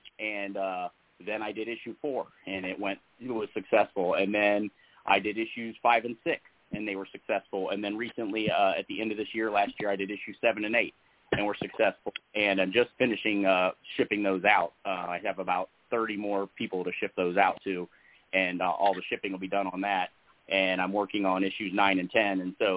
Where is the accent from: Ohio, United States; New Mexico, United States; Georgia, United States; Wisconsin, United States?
Ohio, United States; Lima; I always wanted to be a comic book artist, but I grew up in Lima, Ohio.